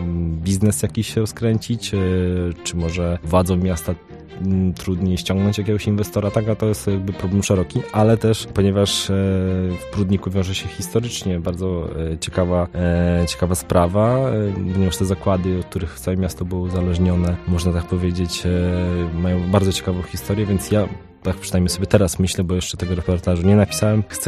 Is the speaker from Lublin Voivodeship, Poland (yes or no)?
yes; Krasnystaw, Lublin Voivodeship, Poland; sam pochodzę z mojego miasteczka, z Kresnego Stawu na Lubelszczyźnie.